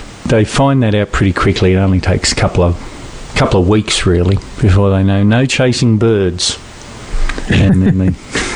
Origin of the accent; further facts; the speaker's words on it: Australia; Being Australian, a white, male, privileged...